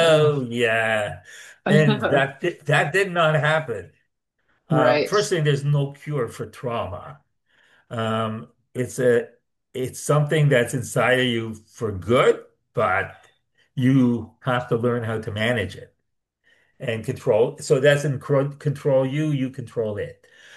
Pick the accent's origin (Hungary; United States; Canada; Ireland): Canada; we're both Canadian, right?